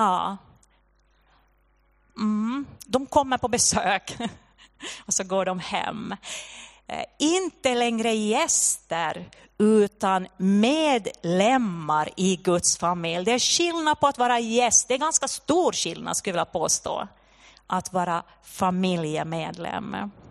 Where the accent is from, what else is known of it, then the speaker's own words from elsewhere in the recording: Finland; Och vi är tröga finländare, det här är ju såna vi är.